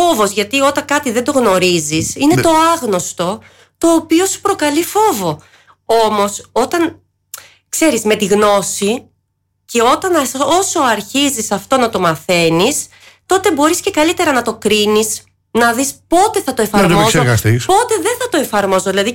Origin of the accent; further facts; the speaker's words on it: Greece; Είναι η Ελλάδα μου, κατάλαβες.